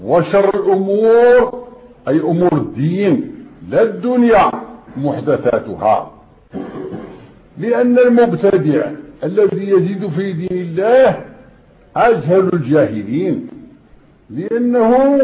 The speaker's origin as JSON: {"language": "Arabic", "country": "Morocco", "said": "وهذا مجرب عندنا في المغرب وفي كل مكان"}